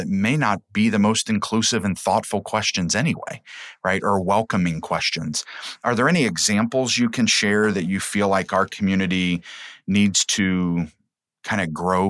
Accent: Covington, Kentucky, United States; You know, so I grew up in Covington and I went to Holmes High School.

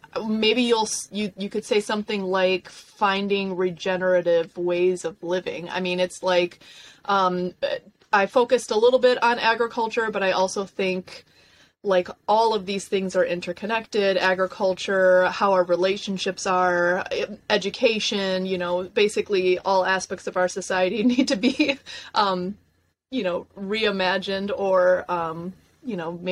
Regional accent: Chicago, Illinois, United States; I'm from Chicago, grew up in a sort of working class household on the south side of the city.

